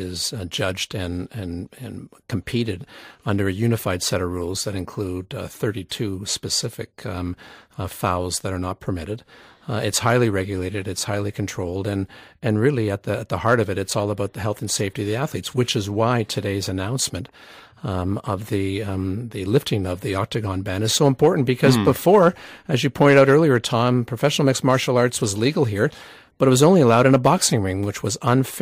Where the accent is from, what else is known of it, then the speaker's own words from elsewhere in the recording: Canada; and I'm a Canadian